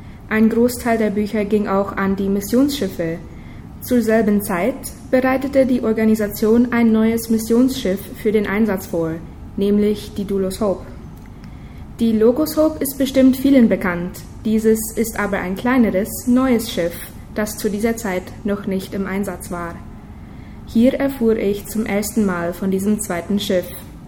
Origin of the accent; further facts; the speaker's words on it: Buena Vista, Boquerón, Paraguay; also born or lived in Sommerfeld; Ich komme aus Buena Vista in der Kolonie Menno. Ich wurde in Sommerfeld geboren und bin jetzt 22 Jahre alt.